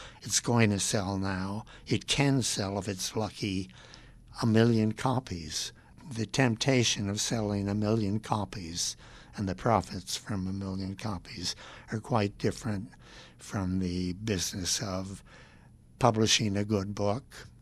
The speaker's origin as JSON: {"language": "English", "region": "New York", "country": "United States", "said": "I am a New Yorker. I've always thought of myself as being a New Yorker."}